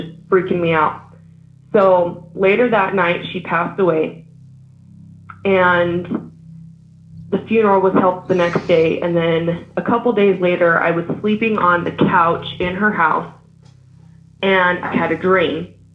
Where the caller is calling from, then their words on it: Salt Lake City, Utah, United States; I'm calling from Salt Lake City, Utah, actually.